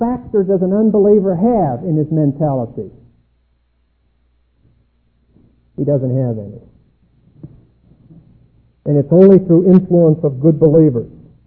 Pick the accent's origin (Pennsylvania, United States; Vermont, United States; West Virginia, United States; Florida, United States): Pennsylvania, United States; Pittsburgh; But I was raised in the East, that's obvious. I'm sorry about that, it just happened to work out that way. Probably in the greatest industrial center in the world, in Pittsburgh.